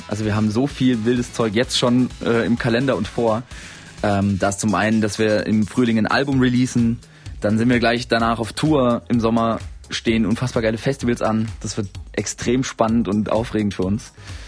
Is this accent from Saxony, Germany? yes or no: yes; Dresden, Saxony, Germany; Wir kommen alle aus der Neustadt, unser Viertel. 01099 sind da alle groß geworden, über 20 Jahre jetzt dort gelebt.